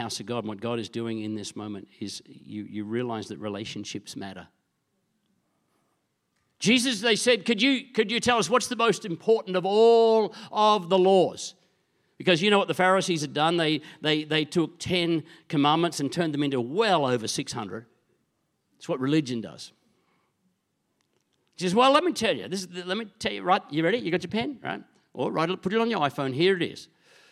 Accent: Queensland, Australia; I'm from Queensland, so I'm a Queenslander.

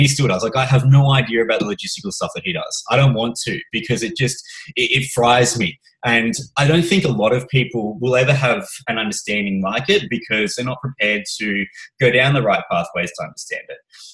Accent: Canberra, Australian Capital Territory, Australia; because I'm from Canberra.

